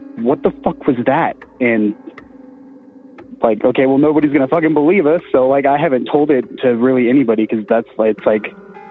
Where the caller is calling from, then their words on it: Colorado, United States; from Colorado.